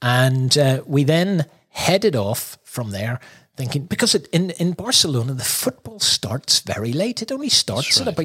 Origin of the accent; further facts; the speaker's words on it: Ireland; Oi, we're from Ireland.